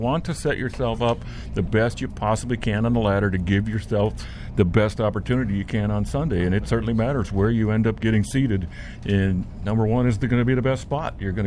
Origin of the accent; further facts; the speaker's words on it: Minnesota, United States; I grew up in Minnesota, so this feels like home to me.